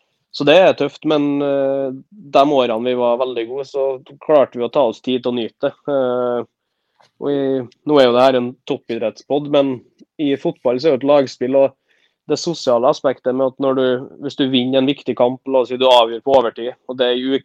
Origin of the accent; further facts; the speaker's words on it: Hemne, Trøndelag, Norway; Jeg er jo fra Hemne